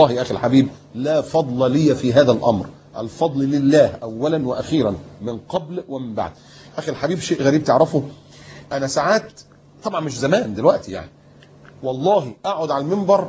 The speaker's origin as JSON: {"language": "Arabic", "region": "Upper Egypt", "country": "Egypt", "tie": "born there", "said": "والدي صعيدي وأنت عارف الصعيدة يعني إيه، انا صعيدي برضو يعني اتولدت في الصعيد بس ما اعرفش فين الجرجة اللي انا اتولدت فيها دي"}